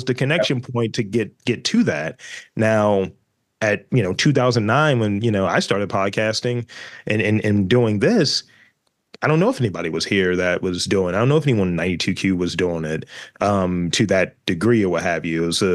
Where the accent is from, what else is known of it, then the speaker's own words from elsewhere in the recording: Baltimore, Maryland, United States; people ask me all the time, where are you from, bro? And as soon as they hear me say two, they're like, oh, you're from Baltimore.